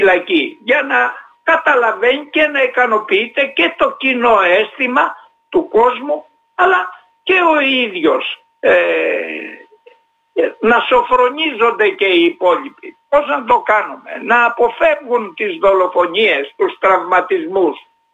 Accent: Western Greece, Greece; δεν είναι μόνο για την πατρίδα μου την Αιτωλοακαρνανία

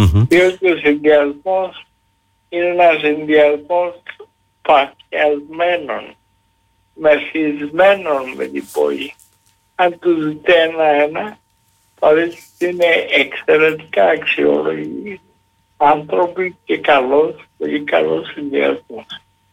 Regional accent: Heraklion, Crete, Greece; Ειλικρινά για την πόλη μου. Γιατί έχω κάνει, όπως ξέρετε, ήδη πολλά με ιδιωτική πρωτοβουλία, με συνεργασία με το Δήμο Ηρακλείου.

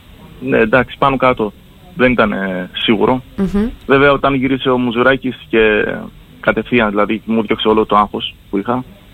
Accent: Crete, Greece; Ναι, επιστρέφω, δεν φεύγω από τον τόπο μου.

